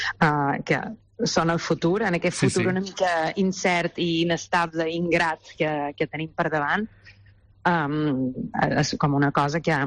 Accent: Balearic Islands, Spain; now in Barcelona, Spain; som mallorquina, per tant, jo visc aquí a Barcelona, els meus germans viuen a Mallorca

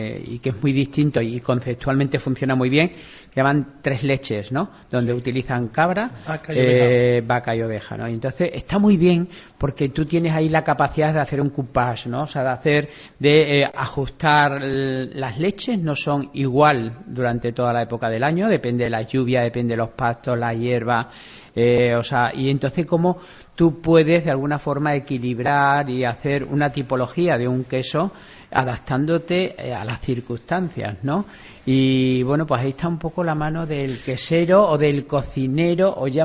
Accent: Casar de Cáceres, Extremadura, Spain; porque en el Casar, en mi pueblo, yo eso lo he visto

